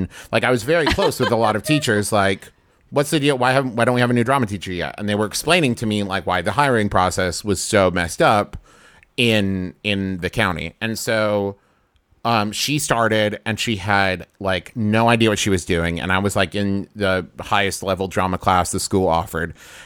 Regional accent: Huntington, West Virginia, United States; I grew up in Huntington, West Virginia.

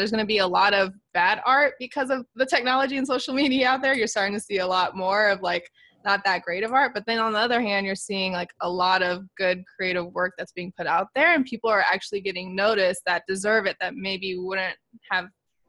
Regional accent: Virginia Beach, Virginia, United States; We were high school sweethearts. We're originally from Virginia Beach and we met on MySpace.

